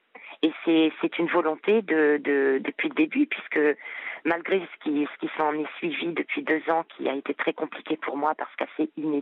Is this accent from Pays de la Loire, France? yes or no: no; Pau, Nouvelle-Aquitaine, France; born there; Donc j'ai 48 ans. Je suis née à Pau.